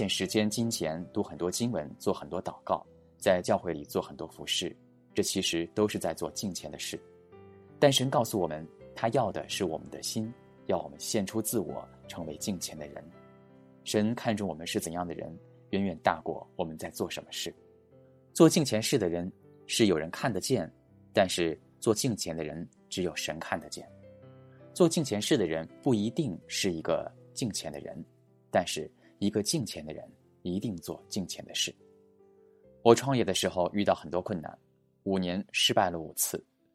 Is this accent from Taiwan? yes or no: yes; Taiwan; moved away as an adult; also born or lived in Shanghai, China; 我出生在上海，不到一岁就到台湾去，除了祭拜一下祖先，家里没有什么信仰。